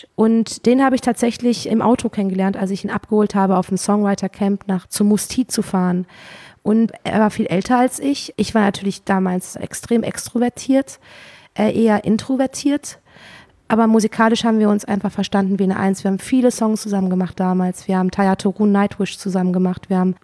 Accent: Cologne, North Rhine-Westphalia, Germany; ich komme ja aus Köln

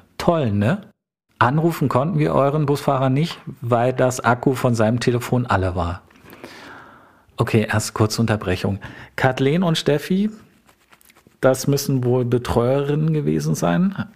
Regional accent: Berlin, Germany; born there; Ich bin 1982 in Berlin geboren.

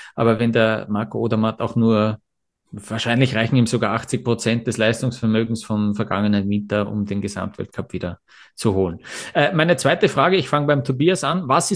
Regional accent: Austria; für mich als Österreicher vielleicht besonders

